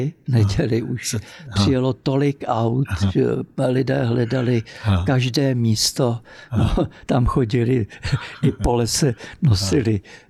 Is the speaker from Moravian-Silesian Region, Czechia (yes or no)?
no; Prague, Czechia; protože jsem Pražák, to nesmím jako zapírat